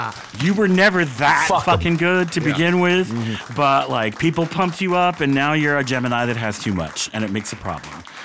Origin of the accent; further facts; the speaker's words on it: Muskogee, Oklahoma, United States; I'm a wokey from Muskogee.